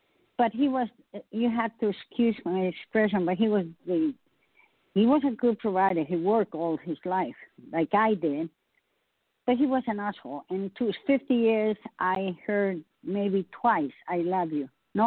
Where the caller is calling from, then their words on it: Brentwood, California, United States; I'm from Brentwood, California.